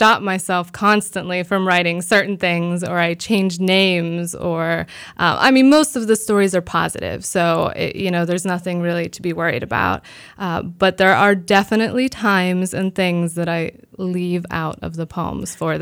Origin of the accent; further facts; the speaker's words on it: Pittsburgh, Pennsylvania, United States; And it was a very important part of me growing up in Pittsburgh.